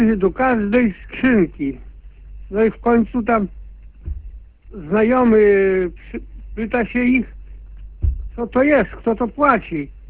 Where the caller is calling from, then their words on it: Gdańsk, Pomeranian Voivodeship, Poland; Ja z Gdańska.